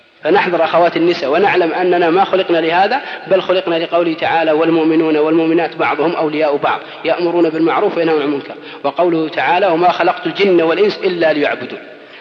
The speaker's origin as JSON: {"language": "Arabic", "region": "Al-Qassim", "country": "Saudi Arabia", "said": "ولا يقعد عندنا في القصيم في البر إلى الساعة 11-12"}